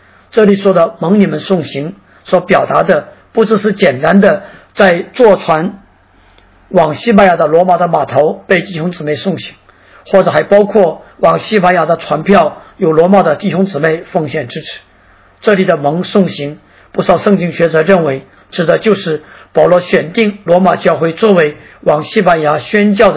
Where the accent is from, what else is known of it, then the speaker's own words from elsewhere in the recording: Heilongjiang, China; 连我黑龙江那个边疆的 我的家乡黑龙江那个边疆的小村庄也有了教堂